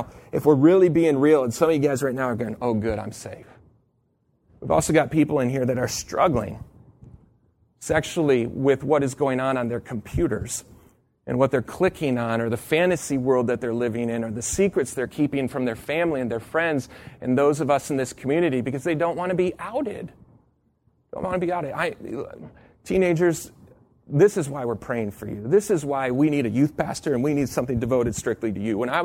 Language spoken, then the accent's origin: English; Midland, Michigan, United States; now in Orlando, United States; I grew up in Midland, Michigan, where everybody's the same.